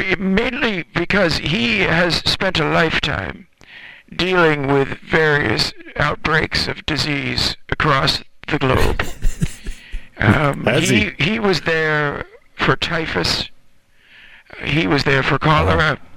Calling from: Sun City, Florida, United States; I'm calling from Sun City, Florida.

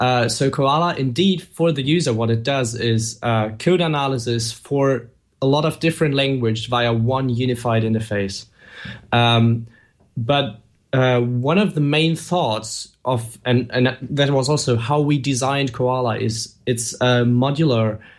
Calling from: Hamburg, Germany; So I'm speaking from Hamburg, from my my small flat here.

